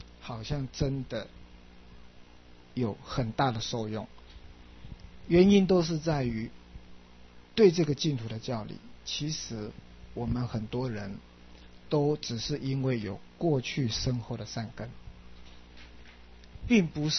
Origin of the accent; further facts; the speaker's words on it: Kaohsiung, Taiwan; born there; 我是1949年高雄市出生的哈，所以我的籍贯呢啊，我的父亲呢是大陆 来到台湾的，所以我小时候这个写的籍贯都是浙江奉化